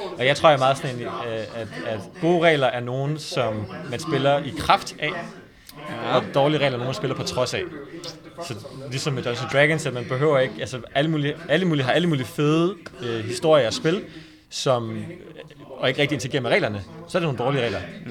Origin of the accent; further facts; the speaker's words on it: Aarhus, Central Denmark Region, Denmark; så jeg er sådan født og opvokset i Aarhus og omegn, og har haft kæmpe socialt liv der, og så flytter jeg hertil på grund af karrieremuligheder